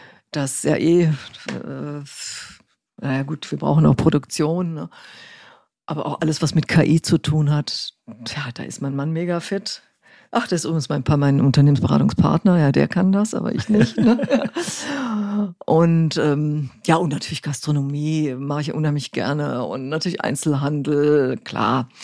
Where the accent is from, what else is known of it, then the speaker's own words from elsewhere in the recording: Cologne, North Rhine-Westphalia, Germany; In Hessen gibt es so einen Spruch, ich bin ja Kölnerin, ne?